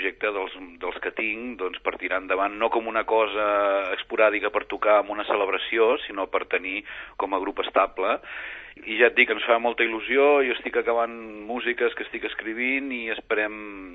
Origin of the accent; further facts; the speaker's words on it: Blanes, Catalonia, Spain; Dues més també vinculades a la meva vila, a Blanes